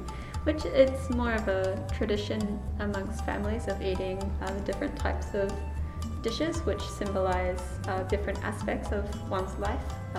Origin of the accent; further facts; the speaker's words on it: New Zealand; I'm from New Zealand.